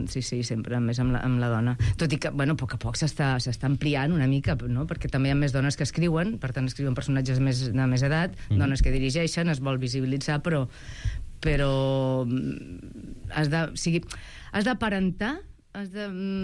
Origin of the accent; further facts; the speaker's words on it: Catalonia, Spain; accent: Tortosí; Ai, m'agrada molt perquè per primer cop podré treballar amb el meu accent, perquè la Cristina Terzi, l'altra actriu, també és de per allà baix, i un dia en els assajos fent conya, el director va dir, per què no la feu, per què no utilitzem els vostres accents? I sí, la faré en tortosí.